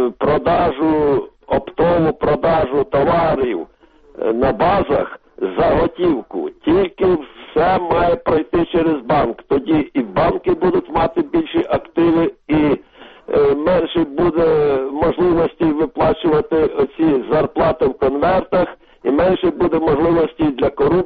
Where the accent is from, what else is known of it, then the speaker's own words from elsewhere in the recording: Cherkasy Oblast, Ukraine; я з Черкаської області.